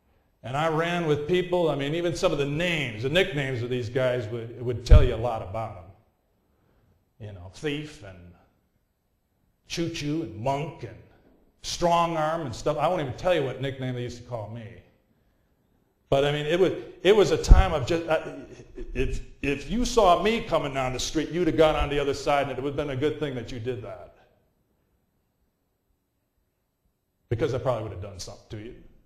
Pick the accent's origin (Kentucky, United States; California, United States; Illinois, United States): Illinois, United States; Chicago; You know, I grew up in Chicago, rough side town. I was from the other side of the tracks. It was the wrong side of the tracks.